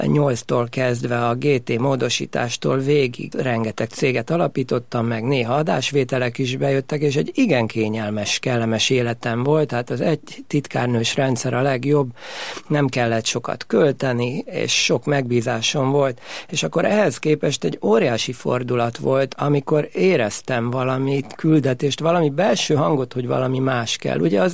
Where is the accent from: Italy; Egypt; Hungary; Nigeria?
Hungary; Újpest, Budapest; én Újpesten nőttem fel, és nagyon szép gyerekkorom volt, szüleim nagy szeretetébe burkolva. Gimnáziumba, általános iskolába is Újpestre jártam, a Violába, majd a könyves gimibe, és utána az Alegerszegre